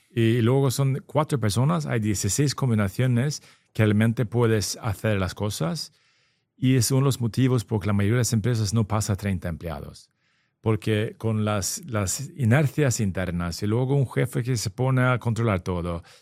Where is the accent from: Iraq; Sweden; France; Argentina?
Sweden; Spanish is a second language; now in Spain; primero soy sueco, no soy andaluz. Y ya llevo más de 20 años aquí.